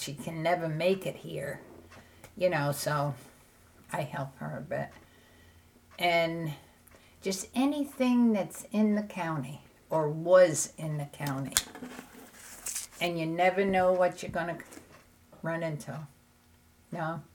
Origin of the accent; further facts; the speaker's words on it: Germantown, United States; And I was born and raised in Germantown. I knew nothing about the history of this area.